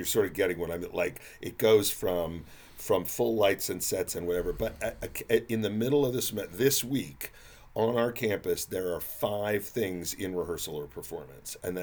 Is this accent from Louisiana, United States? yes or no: no; California, United States; now in Oklahoma, United States; I'm a coast guy. You know, like I said, I grew up in California before I came to Oklahoma.